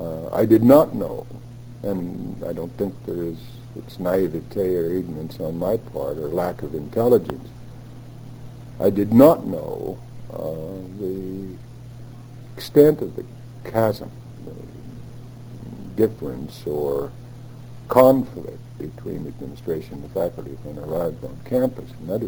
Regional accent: Lindsborg, Kansas, United States; I was born in Kansas City and obviously many years ago, 1913, lived in and around a Swedish community in Kansas, the Swedish community is Lindsborg, where I attended high school and graduated.

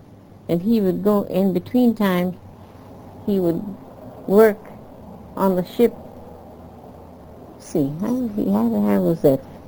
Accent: South Carolina, United States; born there; I was born in South Carolina. I sent all the way back to South Carolina to get my correct age.

